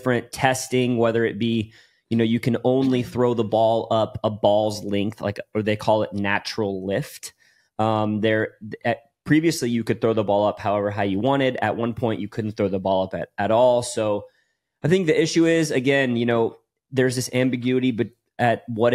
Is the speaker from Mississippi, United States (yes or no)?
no; Texas, United States; I'm like, from Texas. I am from Texas.